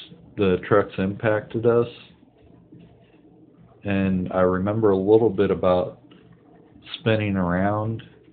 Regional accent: Sacramento, California, United States; Well, I was born in Sacramento, grew up there.

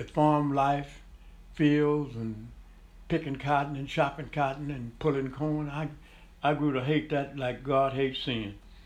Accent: Texas, United States; I was born in Navarro County, Carson County, Texas, on August 14, 1930. My mother had twin boys. And we grew up in Carson County, went to school there.

